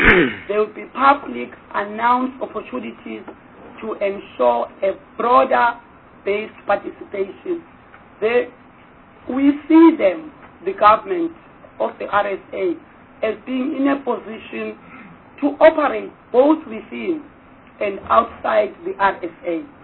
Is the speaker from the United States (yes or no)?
no; KwaZulu-Natal, South Africa; I come from KwaZulu-Natal, and I looked at the problem at Richards Bay Minerals